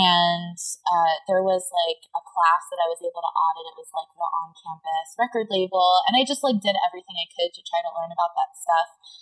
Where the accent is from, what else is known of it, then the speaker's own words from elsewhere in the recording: New Jersey, United States; I grew up near Philly in the South Jersey area.